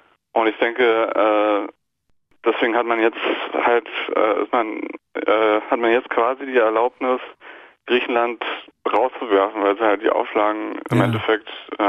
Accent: Germany; Also ich persönlich fühle mich nicht als Europäer, ich bin Deutscher

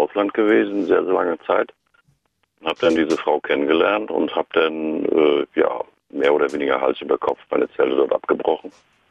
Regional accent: Northern Germany, Germany; Ich komme aus dem Norden und die Leute sind natürlich auch schon ein bisschen ganz anders gebaut.

